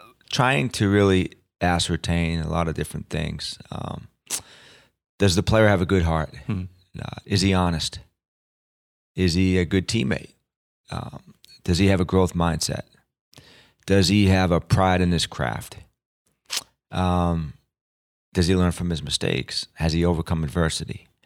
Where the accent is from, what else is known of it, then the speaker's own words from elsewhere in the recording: New England, United States; He grew up in the Deep South. I grew up in New England.